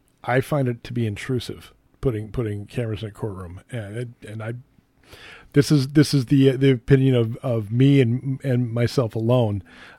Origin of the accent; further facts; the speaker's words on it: Minnesota, United States; And growing up in Minnesota, I guess part of that too, because we just didn't.